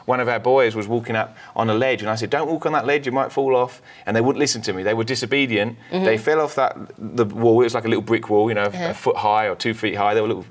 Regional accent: United Kingdom; accent: English; now in United States; I know my English accent here in America, some people say, yeah, maybe we need to translate for our southern viewers.

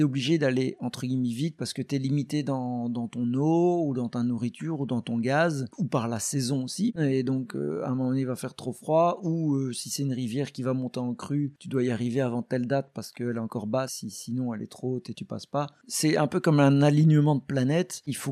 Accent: Mouscron, Wallonia, Belgium; born there; now in Brussels, Belgium; je suis né à Moucron, je vis depuis 25 ans à Bruxelles, j'ai 44 ans

